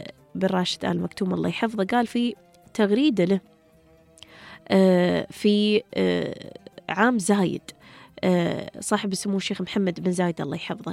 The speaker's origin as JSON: {"language": "Arabic", "country": "United Arab Emirates", "said": "بلادنا الإمارات أرض الوفا"}